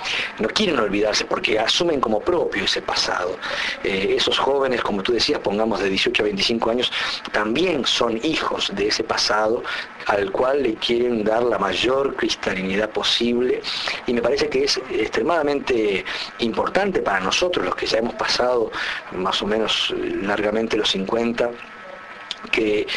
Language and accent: Spanish; Uruguay; Somos uruguayos, somos orientales y queremos vivir en un país de estas características